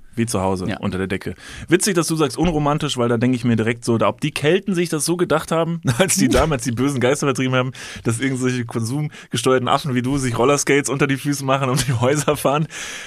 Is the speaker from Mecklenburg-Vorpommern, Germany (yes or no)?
no; Kevelaer, North Rhine-Westphalia, Germany; Ich komme ja aus Kevlar, ne, aus einem Wallfahrtsort